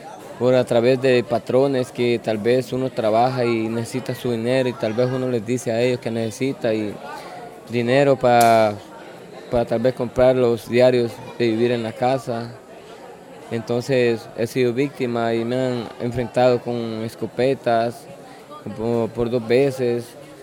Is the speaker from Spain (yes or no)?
no; Honduras; por eso estoy viviendo en mi país, porque temo de que me van a hacer algo. Y ahorita la persona que va llegando a Honduras